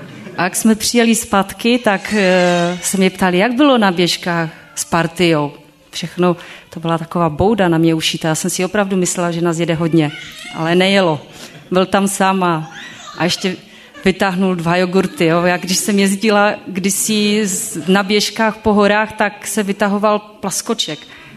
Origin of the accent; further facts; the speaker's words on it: Písek, South Bohemian Region, Czechia; Pocházím z Písku